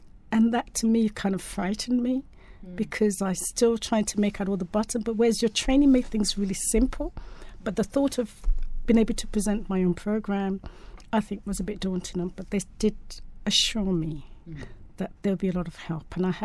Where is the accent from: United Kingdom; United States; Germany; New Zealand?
United Kingdom; England; I'm from England originally, so I have participated in many of these things.